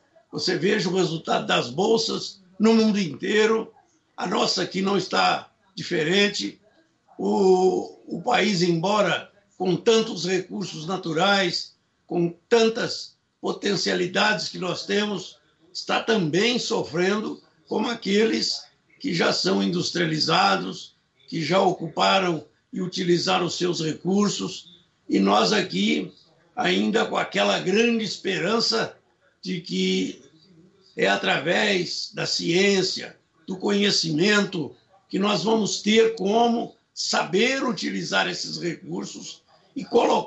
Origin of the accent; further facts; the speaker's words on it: Italy; O meu país de origem é a Itália. Estou assustado.